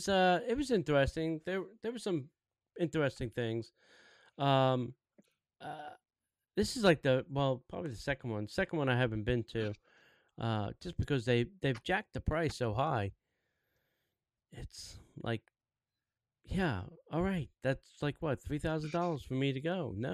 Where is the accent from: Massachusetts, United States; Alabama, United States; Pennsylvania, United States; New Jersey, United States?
New Jersey, United States; I lost a friend who was a fellow firefighter in my hometown in New Jersey, and then went on to work in Manhattan.